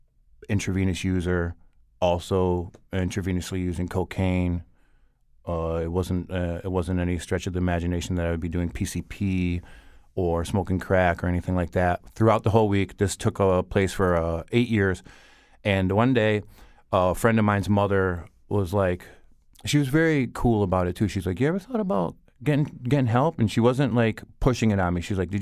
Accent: Bristol, Connecticut, United States; I grew up in Bristol, right where I work. And I went to Bristol Central High School. I graduated in 1997. And years later, I moved to the Hartford area, and I've lived here ever since.

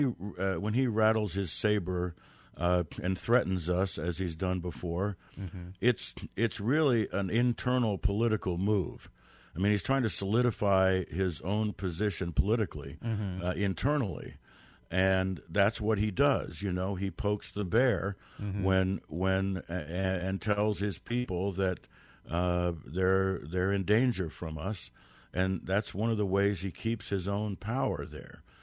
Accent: Washington, D.C. area, United States; because I grew up in the Cold War right outside D.C.

